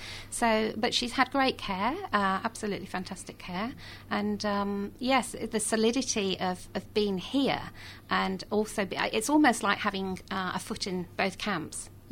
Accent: Buxton, East Midlands, United Kingdom; moved away as an adult; So I haven't actually been based back in my hometown of Buxton in Derbyshire for many, many years.

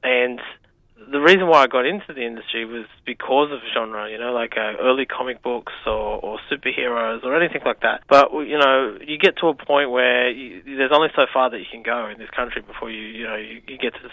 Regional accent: New South Wales, Australia; Gamilaroi people, which is sort of northwest New South Wales, and I grew up outside of my country. I grew up in the Blue Mountains, about an hour out of Sydney or 2 hours out of Sydney.

